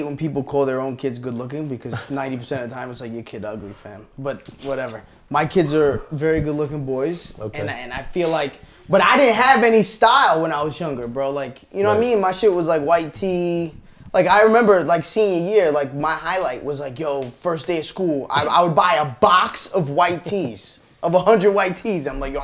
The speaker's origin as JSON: {"language": "English", "town": "New York City", "region": "New York", "country": "United States", "tie": "born or raised there", "said": "No, bro, I grew up in Queens, so it was just like Air Force Ones, black or white."}